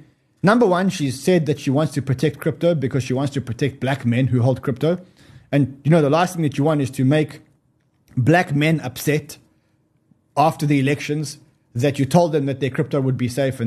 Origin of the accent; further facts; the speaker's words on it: India; I mean, us Indians, we take it very, very, very personally when people call us Indian.